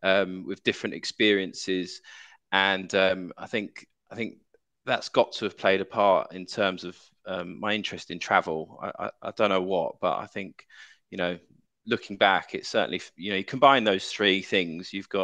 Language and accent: English; Brixton, London, United Kingdom; I was brought up in South London. I was brought up in Brixton, went to quite rough state schools, and was brought up in a very cosmopolitan area and very, very multicultural.